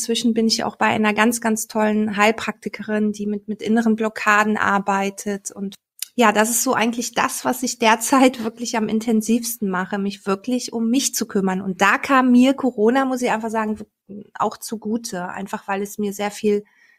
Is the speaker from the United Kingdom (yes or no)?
no; Belgium; now in Germany; Also ich bin in Belgien aufgewachsen und bin dann zu meinem Vater nach Deutschland gegangen.